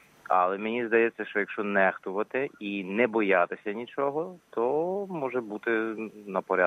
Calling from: Odesa, Odesa Oblast, Ukraine; місто Одеса.

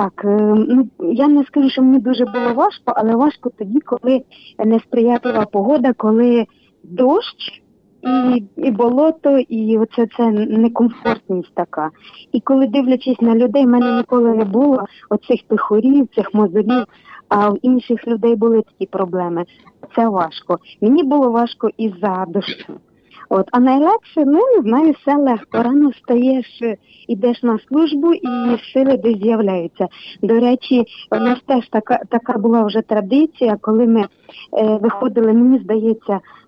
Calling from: Vinnytsia, Vinnytsia Oblast, Ukraine; Я з Вінниці і хочу поділитися радістю паломництва.

